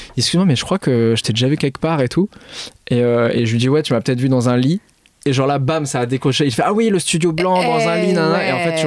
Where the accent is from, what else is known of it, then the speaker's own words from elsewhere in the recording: Caen, Normandy, France; ce week-end, j'étais chez moi à Caen.